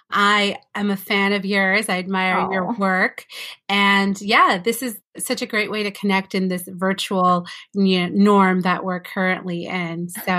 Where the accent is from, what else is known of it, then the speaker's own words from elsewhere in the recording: California, United States; born there; So I literally would spend all my allowance money on chips in Mexico or here in the States. I was born in California